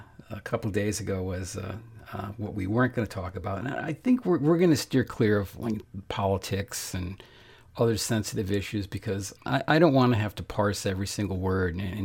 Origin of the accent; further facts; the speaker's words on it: Canada; now in United States; we are both Canadian Americans, which is a phrase you rarely hear.